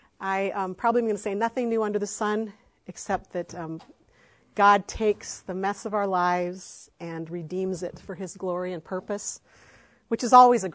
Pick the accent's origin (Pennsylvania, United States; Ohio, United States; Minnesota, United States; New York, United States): Minnesota, United States; I'm from Minnesota. I go to Bethlehem Baptist Church.